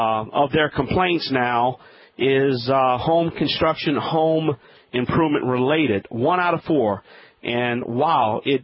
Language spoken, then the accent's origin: English; Louisiana, United States; he's down in my home state, and anytime I get a chance to help out my home folk down there in Louisiana, I will do so.